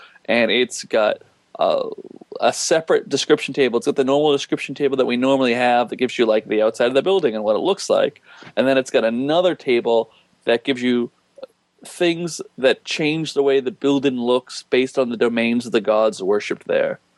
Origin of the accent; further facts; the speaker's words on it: Boston, Massachusetts, United States; But I do, as a Bostonian, as somebody who runs a Boston-based company